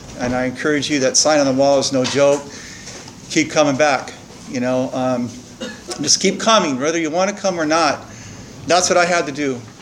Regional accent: Santa Maria, California, United States; also born or lived in Guadalupe; I grew up here in Santa Maria. I was raised in Guadalupe for the first 8-9 years of my life.

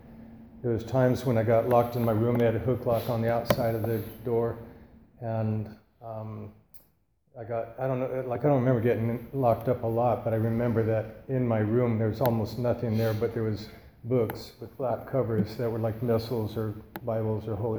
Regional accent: Seattle, Washington, United States; born there; now in Santa Barbara, United States; And so we moved to Santa Barbara in 1961. I was born in Seattle, and there was something about coming down here that opened things up for me.

